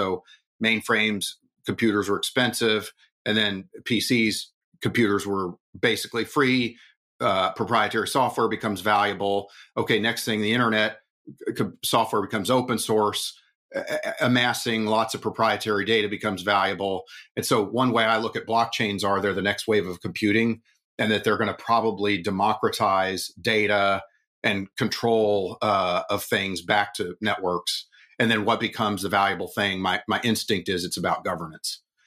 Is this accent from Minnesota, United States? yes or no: no; Oklahoma, United States; born there; Oh, I was born in Oklahoma, but moved all around because my dad was an IBMer